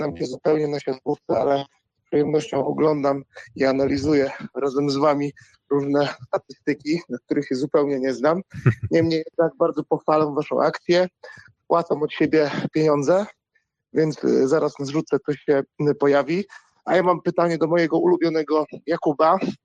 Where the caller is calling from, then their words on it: Gdynia, Pomeranian Voivodeship, Poland